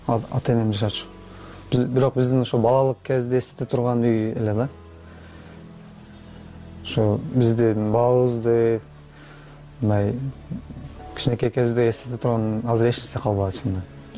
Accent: Batken, Batken Region, Kyrgyzstan; Бул жакка биз өз Баткенден октябрда келдик да

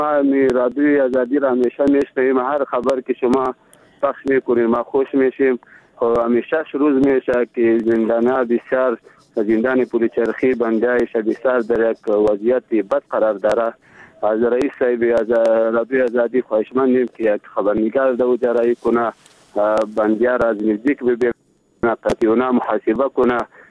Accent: Baghlan, Afghanistan; از بغلان هستیم.

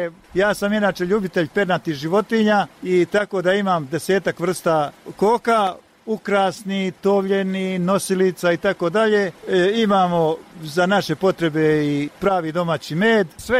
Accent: Zgavatić, Bosnia & Herzegovina; born there; Ja sam rođen ovdje u Zgavatiću, odnosno u zaseoku Krupac.

